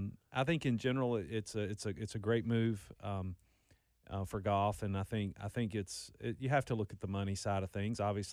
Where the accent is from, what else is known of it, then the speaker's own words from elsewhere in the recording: United States; I'm one that even being an American, I feel like it's somewhat unfair that three of the major championships are on U.S. soil.